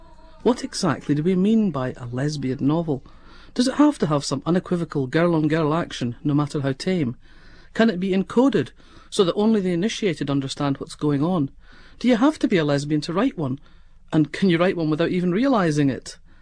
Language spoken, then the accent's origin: English; Scotland, United Kingdom; I thought it was something to do with being Scottish or wanting to be a writer.